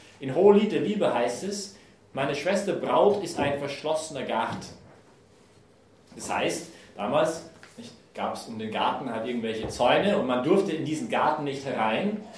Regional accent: British Columbia, Canada; German is a second language; now in Austria; ich liebe Berge, ich komme aus British Columbia in Kanada, unser Hausberg ist 4000 Meter

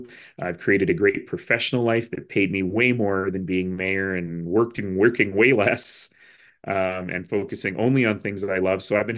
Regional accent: Calgary, Alberta, Canada; the kid growing up in Marlboro who went to the University of Calgary, who no longer had one bus that would take him all the way there.

